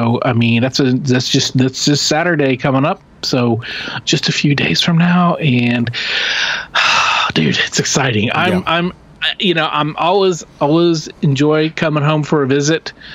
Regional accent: Kingfisher, Oklahoma, United States; my hometown is still Kingfisher, obviously, and I will go and visit.

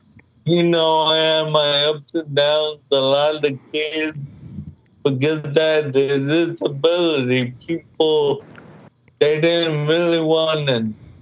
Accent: Baltimore, Maryland, United States; I grew up in Baltimore, and I was adopted at the age of 11.

